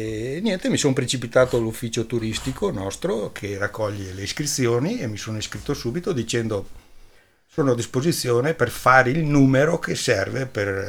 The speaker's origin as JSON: {"language": "Italian", "town": "Agordo", "region": "Veneto", "country": "Italy", "tie": "born or raised there", "said": "Sono agordino da 3 generazioni, amo Agordo, sono cresciuto sul Broi, vivo in Agordo e viva Agordo"}